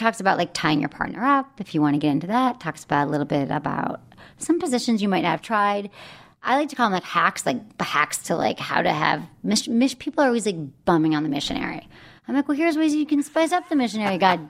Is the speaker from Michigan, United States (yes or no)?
yes; Michigan, United States; Michigan.